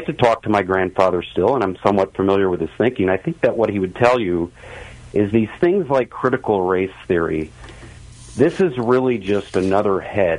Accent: Illinois, United States; moved away; I'm from Illinois, and being from Illinois originally, I've been in Pennsylvania since 2014.

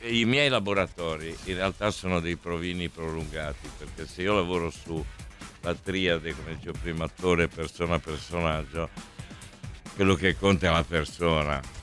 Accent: Monfalcone, Friuli-Venezia Giulia, Italy; born there; io sono nato a Monfalcone quindi mi faceva anche piacere

